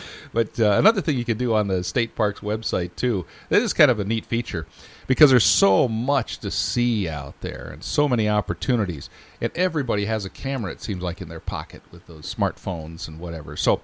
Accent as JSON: {"language": "English", "town": "Dubuque", "region": "Iowa", "country": "United States", "tie": "born or raised there", "said": "I grew up in Dubuque, and Mother's Day was the traditional day for all of the city parks to open."}